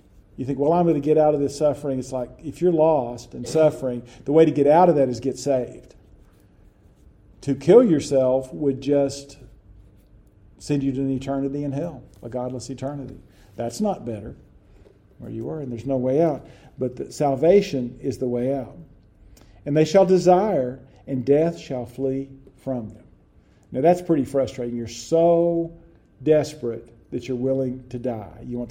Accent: Texas, United States; I grew up in West Texas, so they actually had ads for oil wells.

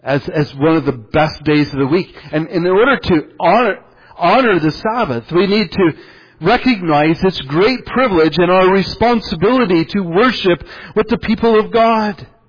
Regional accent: Iowa, United States; I grew up in Northwest Iowa. I'm not saying Northwest Iowa is a perfect place by any means.

